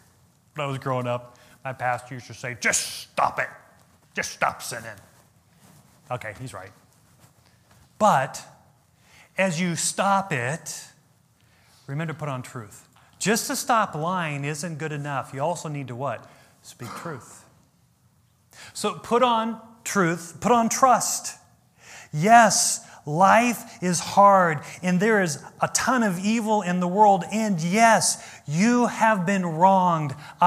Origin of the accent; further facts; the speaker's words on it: United States; Because we're just American. We just hoard.